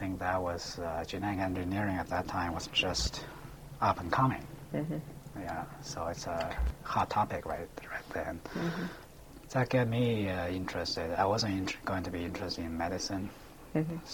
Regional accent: Beijing, China; English is a second language; because I grew up in Beijing, and in this military compound

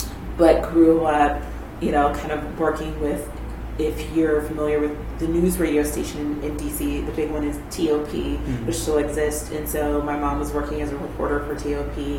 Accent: Washington, District of Columbia, United States; when I was 6 weeks old, I moved to D.C. And so I grew up in Washington.

